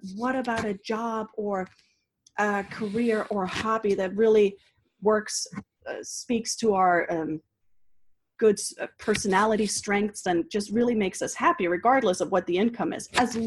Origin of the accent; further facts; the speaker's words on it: Denmark; So growing up in Denmark, it's a lifestyle.